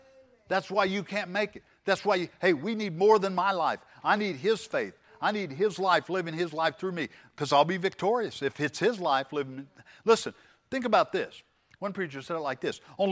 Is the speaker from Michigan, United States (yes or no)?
no; Missouri, United States; Yeah, I'm from Missouri. I'm a show me guy, right?